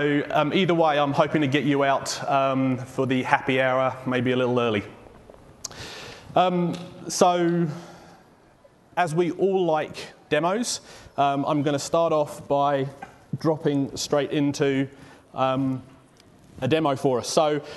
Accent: England, United Kingdom; now in New Zealand; you might hear from my accent, I am from England. I came over here to New Zealand in 2002.

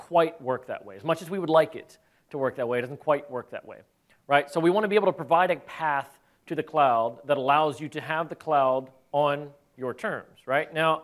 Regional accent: California, United States; I am an American. I'm from California.

